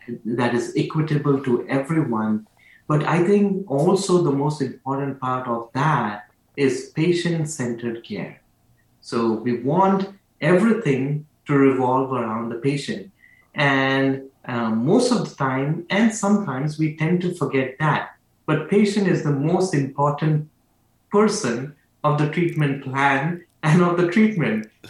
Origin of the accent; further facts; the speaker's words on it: Belgaum, Karnataka, India; I'm actually from India, from a small town called as Belgaum. I was born in 1982, and then was raised up in that small town.